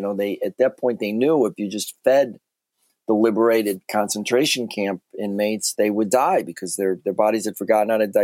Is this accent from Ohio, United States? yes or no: no; Chicago, Illinois, United States; because I grew up in Chicago, the son of a Holocaust survivor.